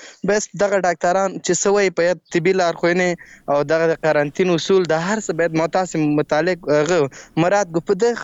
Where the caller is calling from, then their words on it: Laghman, Afghanistan; اړیکه مې له لغمان څخه نیولې ده.